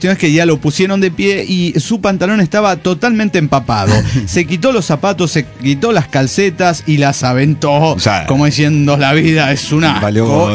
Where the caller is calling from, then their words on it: Mexico City, Mexico; del DF mexicano.